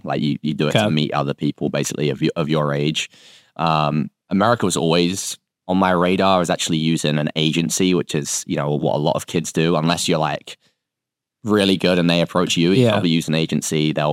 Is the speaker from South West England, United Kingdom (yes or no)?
no; London, United Kingdom; I am from England, from Southeast London.